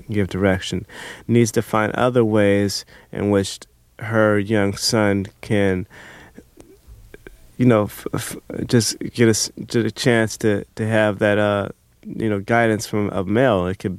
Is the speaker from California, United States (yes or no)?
yes; Inglewood, California, United States; I grew up on Vermont and Hunter first, and in a part of South L.A. known as Inglewood, in the flight path of LAX. And it was rough, but it wasn't as rough as it is now